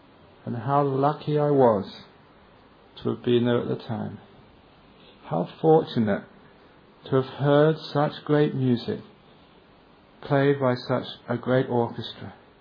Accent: London, United Kingdom; When I was a young man, growing up in London, I loved music.

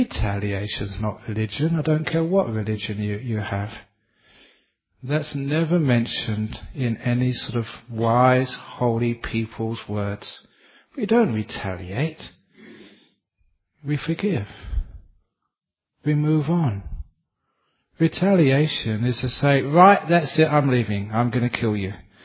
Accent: England, United Kingdom; born there; I was born in England, and my favourite food was fish and chips.

